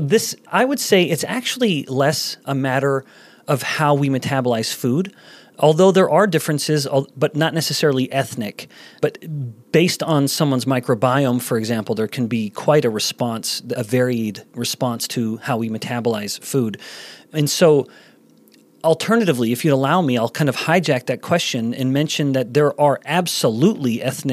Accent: Canada; also born or lived in Singapore; And as a Canadian boy, it was fun for me to continue to operate within the empire

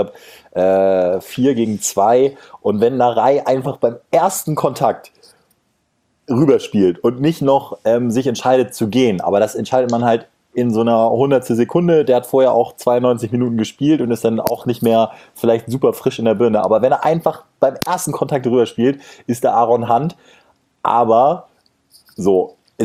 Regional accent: Kiel, Schleswig-Holstein, Germany; Kiel ist nicht nur meine Heimatstadt

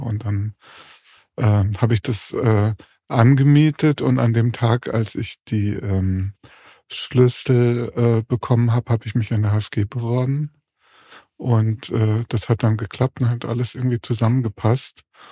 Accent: Frankfurt, Hesse, Germany; als Frankfurter hat man über Offenbach geschimpft, ist aber nicht hingefahren und kannte das auch gar nicht.

